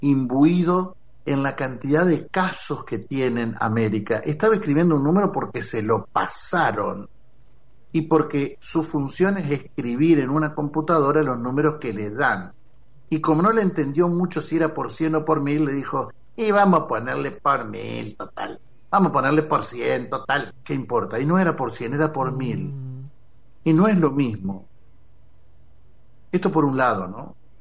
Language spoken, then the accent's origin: Spanish; Argentina; total, somos argentinos, somos. No es así.